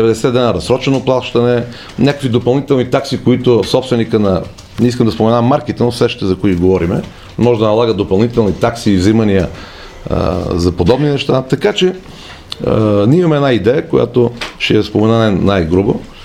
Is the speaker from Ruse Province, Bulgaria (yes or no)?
yes; Ruse, Ruse Province, Bulgaria; also born or lived in Veliko Tarnovo / Varna; now in Sofia, Bulgaria; Аз съм от Русе, учил съм в Търново, живял съм във Варна и от последните 30 и някакви години живея в София.